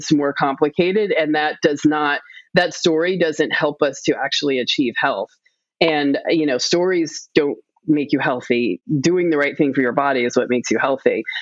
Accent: New York City, New York, United States; I grew up in New York City, and it, like I said, I just left.

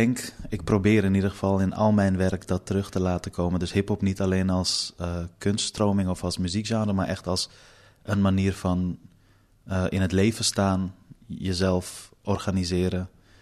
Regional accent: Amsterdam, North Holland, Netherlands; born or raised there

